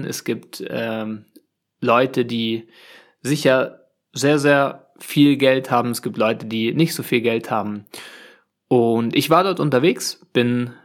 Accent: Germany; Und ich war natürlich dort unterwegs als Deutscher, also als Tourist

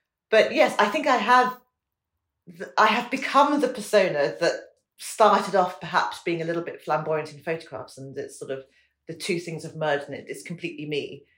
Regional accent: England, United Kingdom; now in United States; I always joke that I'm more English in America than anywhere else.

